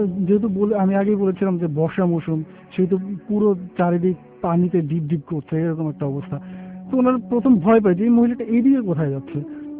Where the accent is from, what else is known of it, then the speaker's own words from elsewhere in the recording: Chandpur, Chittagong Division, Bangladesh; now in Dhaka, Bangladesh; আমি এসেছি মেরুল ওয়ার্ডা থেকে, আমার হোম টাউন হচ্ছে চাঁদপুর।